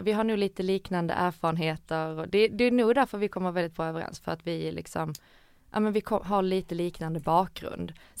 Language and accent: Swedish; Ängelholm, Skåne, Sweden; Ja, jag är uppvuxen i Skåne, i Ängelholm, med mina föräldrar och min bror. Och bodde i Ängelholm, eller jag egentligen, när jag föddes så bodde jag egentligen på landet, för då bodde mina föräldrar, de hade en lägenhet i Helsingborg och sen så hade de ett hus